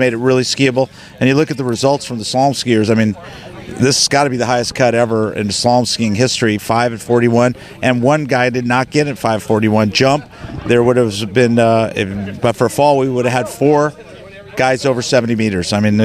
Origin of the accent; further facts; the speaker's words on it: California, United States; We're from California.